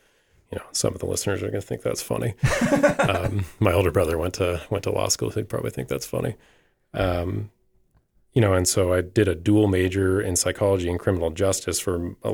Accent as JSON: {"language": "English", "region": "Washington", "country": "United States", "said": "So I'm from Southwest Washington, and, you know, kind of as rural as Washington State gets on the western side. Grew up in a small town"}